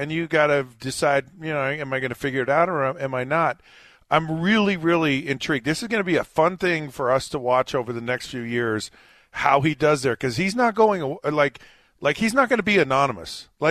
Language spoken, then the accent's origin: English; Utah, United States; And I grew up in Utah, and I grew up in a smaller town than Provo and Draper, and I went, and it was just fine.